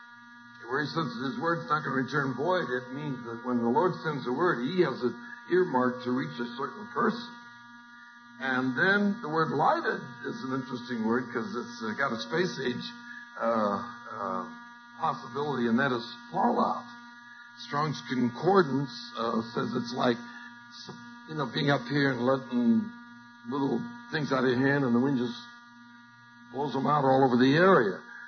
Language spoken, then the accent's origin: English; California, United States; I come from California, and I hate to tell people I'm from California